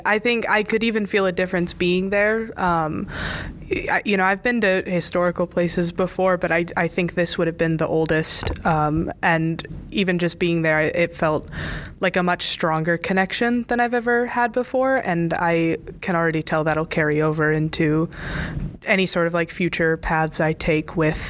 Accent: Bloomington, Illinois, United States; I'm a freshman history and English major currently, and I'm an alto in chorale and chamber, and I'm from Bloomington Normal, Illinois.

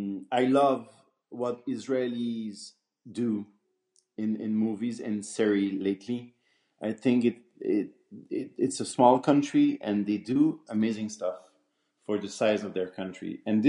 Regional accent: Montreal, Quebec, Canada; Parisian know that I'm from Montreal. But they're like, you're from Montreal, but you're not, you know, you don't speak. We know that you're from Montreal, but it's not that strong.

